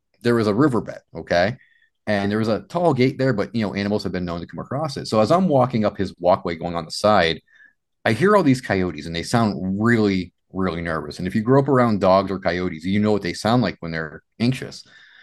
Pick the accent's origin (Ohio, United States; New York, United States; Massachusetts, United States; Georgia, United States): Massachusetts, United States; I grew up in Massachusetts. So, you know, going in the woods, I've heard bears.